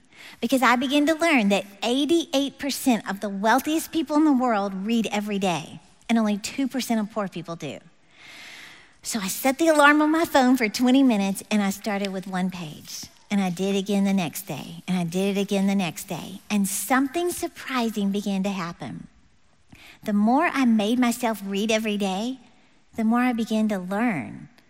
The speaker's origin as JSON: {"language": "English", "region": "Texas", "country": "United States", "said": "I'm from Texas."}